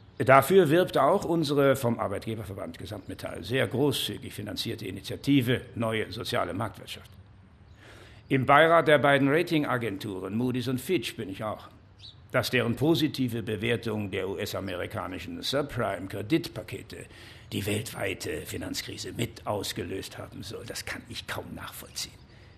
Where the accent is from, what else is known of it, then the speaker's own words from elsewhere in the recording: Methelen, North Rhine-Westphalia, Germany; Ich stamme aus Methelen, Westfalen, Jahrgang 1931.